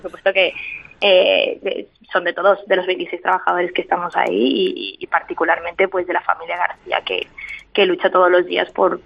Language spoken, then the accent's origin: Spanish; Corrientes, Argentina; born there; Pasa que en Corrientes, donde yo nací, no tenemos acceso a mariscos. Y solamente a pescado de río y muy, muy escaso.